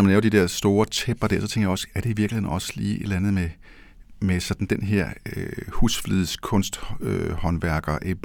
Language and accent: Danish; Brønshøj, Capital Region of Denmark, Denmark; Nu kommer jeg fra Brøndsområdet, og jeg er meget tæt på en stor rød karré, hvor min mormor boede i 65 år. En karré på Hulgårdsvej, lige neden for Rødkildemarken. Jeg boede i Bellahøjhusene.